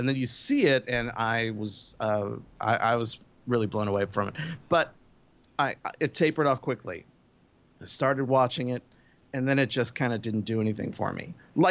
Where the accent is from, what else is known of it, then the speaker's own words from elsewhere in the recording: Azusa, California, United States; also born or lived in Philadelphia; Well, I was mostly raised in Azusa, California, but I was born in Philadelphia.